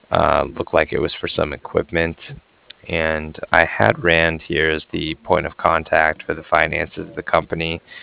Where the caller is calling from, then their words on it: Cardiff, Wales, United Kingdom; I was calling from Cardiff